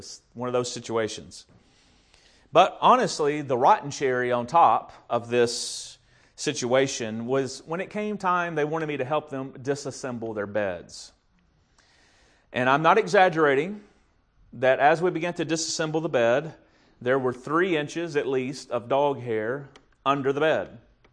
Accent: Watertown, United States; I grew up in Watertown, as many of you guys know, and as a teenager, we lived out in the country.

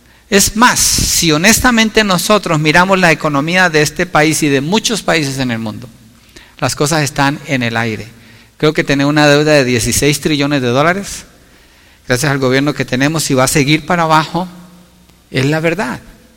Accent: Colombia; Creo que en mi país, en Colombia, hay algo de esto. Allá, cuando yo crecí, había personas trabajando en la casa

